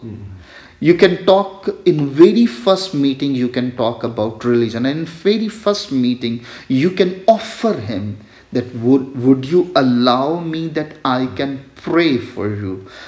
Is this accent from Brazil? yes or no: no; Pakistan; now in United States; Being as a Pakistani Christian, I am worshipping Jesus Christ.